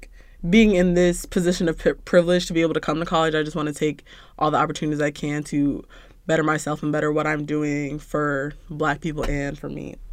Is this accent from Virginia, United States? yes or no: yes; Virginia, United States; I'm 19 years old, and I'm from Loudoun County, Virginia. I'm black, 100% black, and I love it.